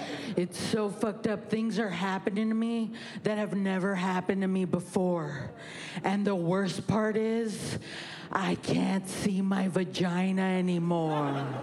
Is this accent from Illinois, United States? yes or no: no; Texas, United States; I'm from Texas. Yeah, where they teach us that babies and guns come from a meat smoker in heaven.